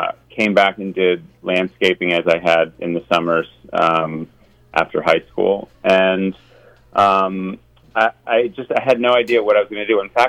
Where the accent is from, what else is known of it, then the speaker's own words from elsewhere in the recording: Sharon, Connecticut, United States; I'm originally from Sharon, yes, the Ellsworth section of Sharon.